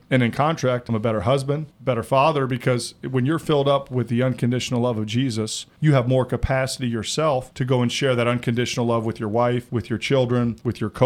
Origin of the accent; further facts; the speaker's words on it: Indiana, United States; Growing up in Indiana, you watch Hoosiers all the time as a kid.